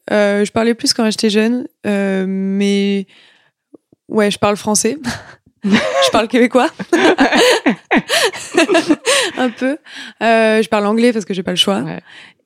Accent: France; now in Montréal, Canada; je me sens pas française, mais je le suis. En fait, je me le sens pas parce que j'ai grandi en France et j'ai grandi avec la culture française. J'ai appris le français. Je suis même maintenant que je suis à Montréal

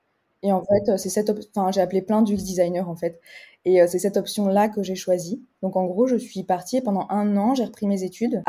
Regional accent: Nice, Provence-Alpes-Côte d'Azur, France; Donc moi, j'ai grandi dans le sud de la France, à Nice. Donc je suis une pure niçoise, pur produit du sud.

